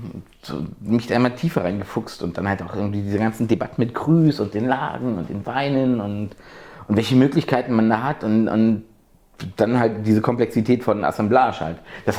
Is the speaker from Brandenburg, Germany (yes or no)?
yes; Brandenburg, Germany; born or raised there